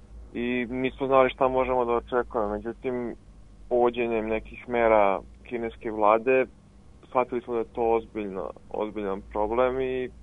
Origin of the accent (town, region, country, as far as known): Serbia